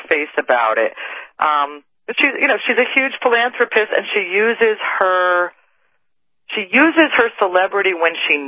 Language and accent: English; Cincinnati, Ohio, United States; Well, I grew up in Cincinnati, and I was a huge country music fan and loved … growing up.